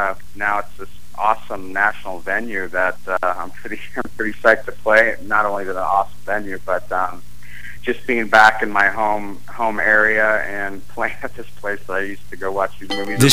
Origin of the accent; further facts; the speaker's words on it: Monmouth, Oregon, United States; I grew up in Monmouth, Oregon, actually, so just 50 miles away from Salem.